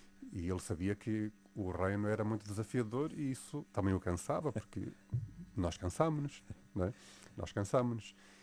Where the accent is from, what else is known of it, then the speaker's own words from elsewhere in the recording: Neiva, Viana do Castelo, Portugal; Portanto, eu sou de Neiva e Viana do Castelo, sou do Norte, e estes últimos anos morei em Braga